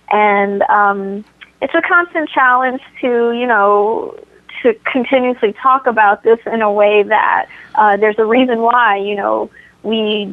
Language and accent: English; Washington, District of Columbia, United States; born there; I was, I'm from the States. I was born in D.C. My mom is from Trinidad and my dad is African American.